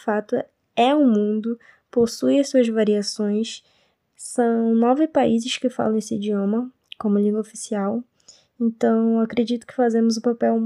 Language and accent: Portuguese; Belém, Pará, Brazil; eu sou da cidade de Belém do Pará, do norte do Brasil